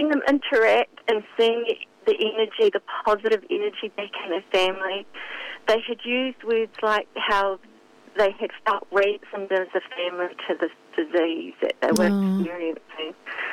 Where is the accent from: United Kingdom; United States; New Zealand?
New Zealand; one of the biggest things that I really feel is it's just being a Kiwi.